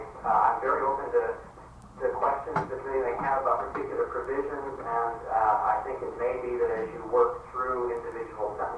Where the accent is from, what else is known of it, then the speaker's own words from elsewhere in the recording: Colorado, United States; now in New York, United States; Sitting in New York, I grew up in Colorado, so I have a little bit of the Westerner